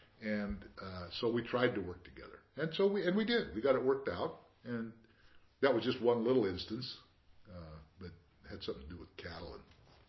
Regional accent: Beaverton, Oregon, United States; Once in a while, Vic came from Beaverton, and I was raised in Beaverton, so I understood.

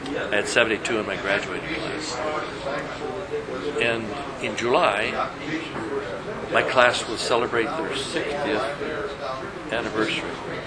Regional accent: Linden, Canada; Farming community of about 1,500 people when I grew up in Linden.

